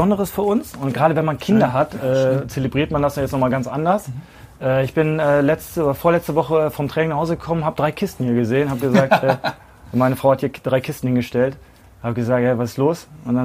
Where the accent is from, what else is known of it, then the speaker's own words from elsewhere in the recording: Cologne, North Rhine-Westphalia, Germany; now in Hannover, Germany; weil ich einfach schon in sehr, sehr frühen Jahren Köln verlassen habe. Aber natürlich, ich bin in Köln geboren, meine Heimat ist Köln. Und meine zweite Heimat ist Hannover geworden.